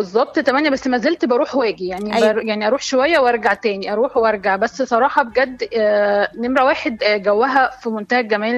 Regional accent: Egypt; زي الشتاء اللي عندنا في مصر

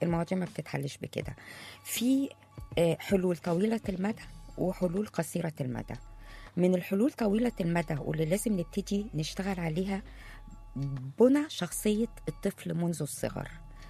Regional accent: Cairo, Cairo Governorate, Egypt; إنما إحنا عندنا في القاهرة وفي حتت كتير من اللي بيعذبوا فيها الكلاب

